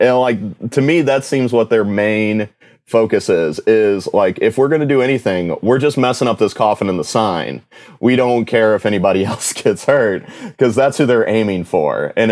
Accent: Illinois, United States; So my hometown is right next to East St. Louis

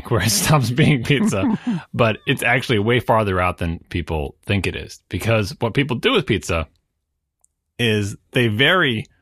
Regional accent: New York, United States; And I am from New York, and what I want is the pizza from my home, my childhood, the traditional New York pizza.

